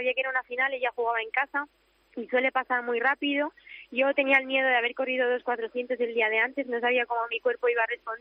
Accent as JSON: {"language": "Spanish", "town": "La Solana", "region": "Castilla-La Mancha", "country": "Spain", "tie": "born or raised there", "said": "Pues sí, no sé, la verdad es que no tengo ni idea, pero a mí me gusta mucho mi pueblo, la torre de mi pueblo me encanta."}